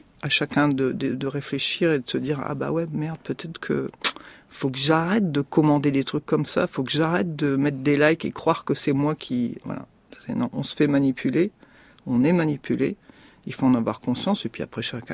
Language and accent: French; Roubaix, Hauts-de-France, France; moi je suis de Roubaix, mais là-bas c'est pareil